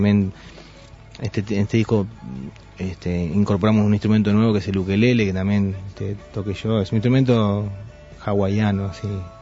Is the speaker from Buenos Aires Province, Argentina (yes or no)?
no; Chañar Ladeado, Santa Fe, Argentina; also born or lived in Rosario; santafesino, porque también igual me crié en un pueblo de Santa Fe, Chañar Ladeado.